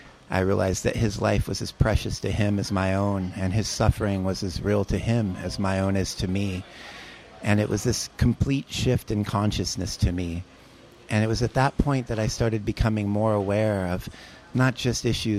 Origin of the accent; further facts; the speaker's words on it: Pacific Northwest, United States; I'm an activist from the Pacific Northwest.